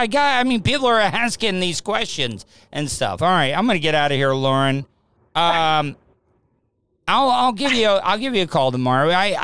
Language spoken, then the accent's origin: English; Florida, United States; but me being born and raised in Volusia County, in Florida, I know how important the bikers are.